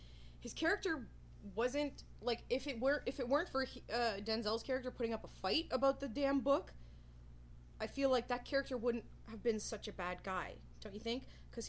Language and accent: English; Canada; And we're from Canada, eh?